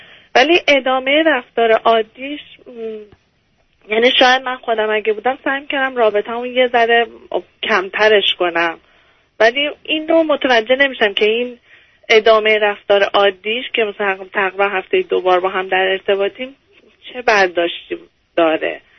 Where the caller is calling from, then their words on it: Canada; من 32 ساله از کانادا هستم.